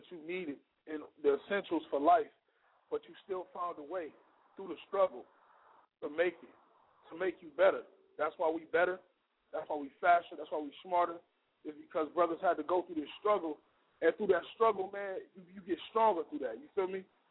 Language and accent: English; Akron, Ohio, United States; I'm from Akron, Ohio, born and raised, 330 represented to the fullest.